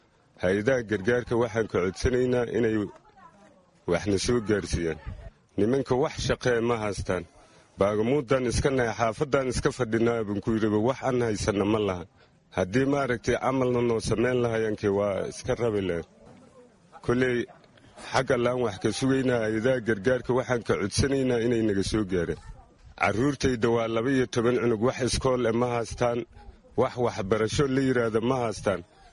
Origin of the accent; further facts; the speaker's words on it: Qoryooley, Lower Shabelle, Somalia; moved away; waxaan ka soo barakacay Qoryooley, halkaanaan soo aadnay Qoryooley.